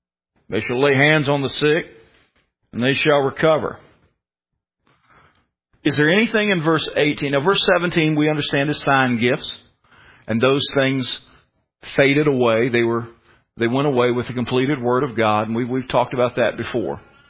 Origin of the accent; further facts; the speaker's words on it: Richmond, Virginia, United States; Now, I come from the Richmond, Central Virginia area.